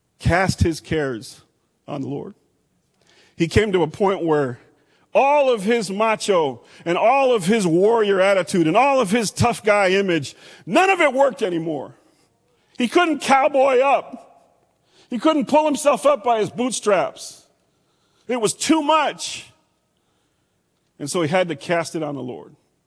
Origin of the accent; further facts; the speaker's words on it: Texas, United States; There's nobody prouder than being a Texan than me, right? Nobody.